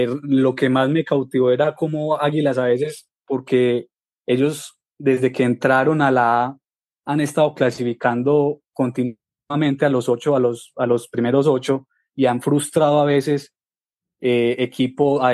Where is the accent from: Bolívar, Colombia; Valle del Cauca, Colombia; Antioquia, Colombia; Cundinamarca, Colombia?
Antioquia, Colombia; Medellín; born there; Yo nací en Medellín.